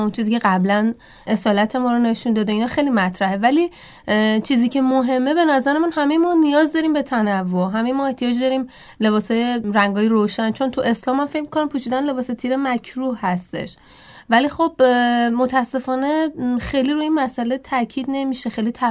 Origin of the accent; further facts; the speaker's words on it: Iran; تو جامعه ما که ایرانی هستیم